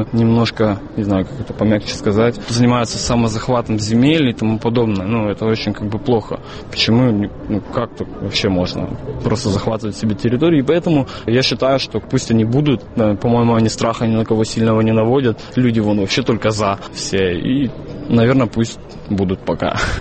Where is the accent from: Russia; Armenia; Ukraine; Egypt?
Ukraine; Crimea; Я за Крым, я крымчанин, и я надеюсь, что в Крыму будет все хорошо.